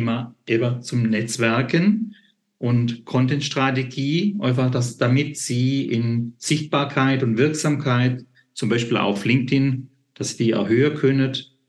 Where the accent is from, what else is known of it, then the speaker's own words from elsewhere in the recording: Stuttgart, Baden-Württemberg, Germany; ich bin aus dem Raum Stuttgart